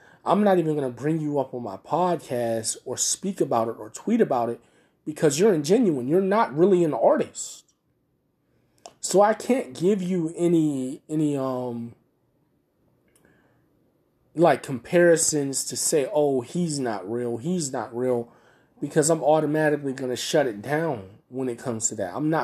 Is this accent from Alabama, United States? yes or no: no; Tampa, Florida, United States; accent: southern; Now, I don't know if you guys notice, I have a little bit of a southern accent. I was born in Tampa, Florida. I was not raised in Tampa, Florida. I was raised from 0 to 6 in Tampa, Florida. Then I moved up north.